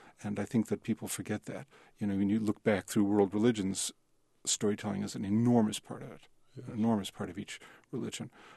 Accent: Chicago, Illinois, United States; And that's true stories of growing up in Chicago.

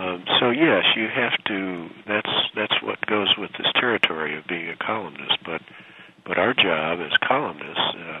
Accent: Woodstock, Illinois, United States; as we were driving up to my hometown in northern Illinois, in Woodstock

